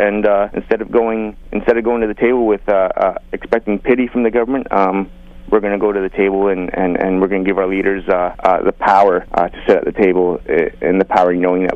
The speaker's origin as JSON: {"language": "English", "region": "Ontario", "country": "Canada", "said": "I'm from Pananaga Mohawk Territory"}